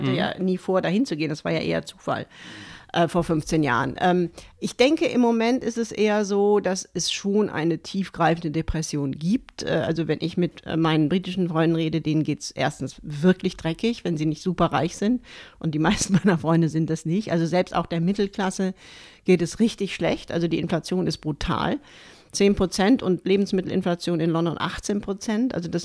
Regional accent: Germany; now in United Kingdom; Vor allem Dinge, die man als Deutscher, wenn man zuerst nach Großbritannien kommt

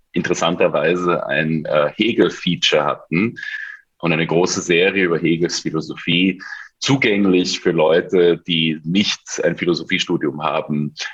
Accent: Vienna, Austria; Und ich komme ursprünglich aus Wien und habe mich begonnen, in meiner Jugend für Politik zu interessieren.

